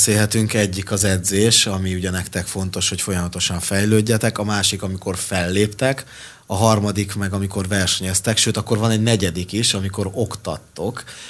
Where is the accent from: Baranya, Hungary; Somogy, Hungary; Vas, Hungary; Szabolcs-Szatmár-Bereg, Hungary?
Somogy, Hungary; Marcali; Marcaliban, az én szülővárosomban